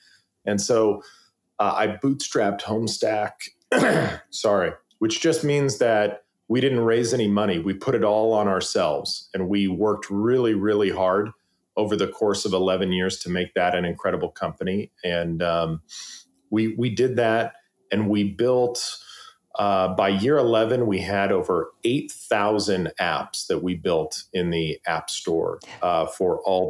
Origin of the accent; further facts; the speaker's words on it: Westlake Village, California, United States; And the next day I'm at a coffee shop in my hometown here of Westlake Village.